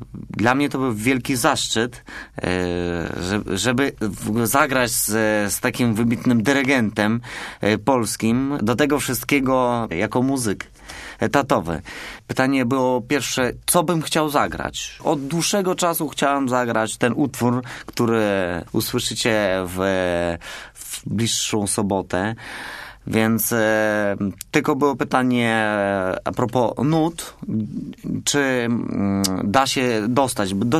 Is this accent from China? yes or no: no; Lviv, Lviv Oblast, Ukraine; first language Ukrainian; Polish is a second language; jestem z zachodu Ukrainy, jestem z Lwowa, jestem Ukraińcem. Rozmawiam w domu po ukraińsku